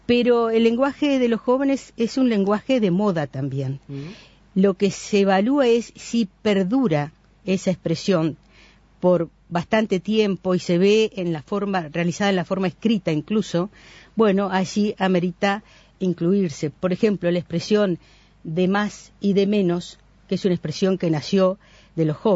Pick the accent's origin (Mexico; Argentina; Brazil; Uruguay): Uruguay